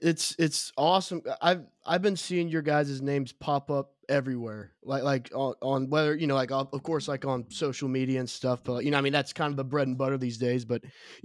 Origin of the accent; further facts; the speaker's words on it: Kentucky, United States; I'm from Kentucky, Northern Kentucky, if you want to count it that.